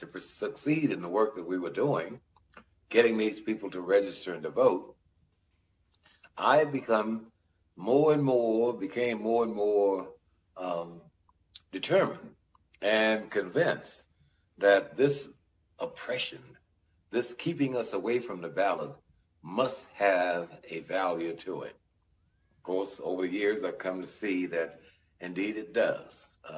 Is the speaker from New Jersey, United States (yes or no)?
no; Monroe, Louisiana, United States; I grew up in the South, as Ed did, Monroe, Louisiana, and I was kind of an odd duck